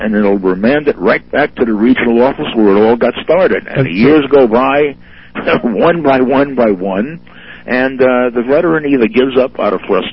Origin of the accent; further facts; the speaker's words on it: United States; It's embarrassing to me as an American to see a man like Bush running this country.